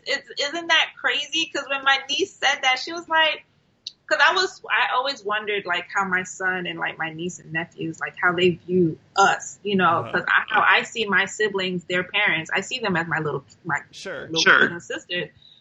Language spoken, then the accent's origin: English; Florida, United States; You know, I'm a Florida girl through and through. I love my whole town.